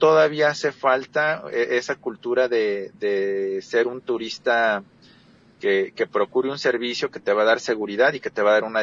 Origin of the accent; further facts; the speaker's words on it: Tuxpan, Jalisco, Mexico; Yo, en lo personal, soy un guía local. Soy de Tuxpan, Jalisco.